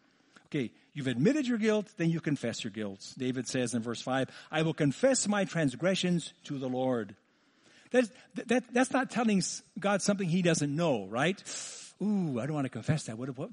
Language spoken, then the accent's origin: English; Mexico City, Mexico; when I grew up in Mexico City, and I remember they'd have these parades and Easter week